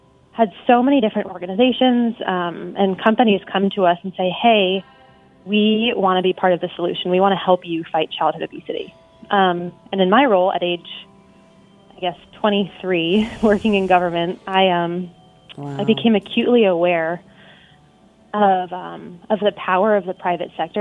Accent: Colorado, United States; So my story, whenever I tell my story, I always begin with the fact that I grew up in Colorado. And I say that because Colorado and the outdoors is such a big part of who I am.

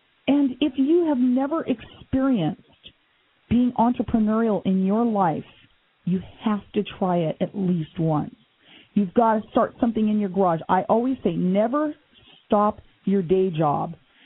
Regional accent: Oregon, United States; And it became the most popular restaurant in Southern Oregon, my hometown.

